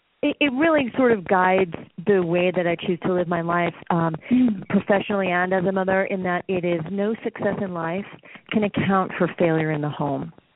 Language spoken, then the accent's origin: English; Salt Lake City, Utah, United States; now in Las Vegas, United States; No, actually, I grew up in Salt Lake City, Utah.